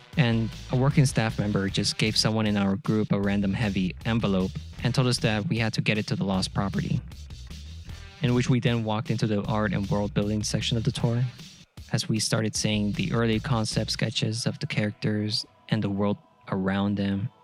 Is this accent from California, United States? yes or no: yes; Los Angeles, California, United States; So over the break, I went back to my hometown, back to LA, where I brought my cousin along with me to experience the House of Kong.